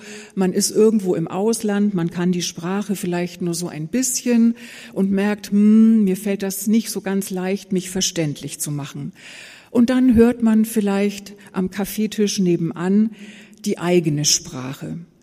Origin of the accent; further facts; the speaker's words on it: Southern Germany, Germany; Ich bin ja nun als Süddeutsche hier in der norddeutschen Diaspora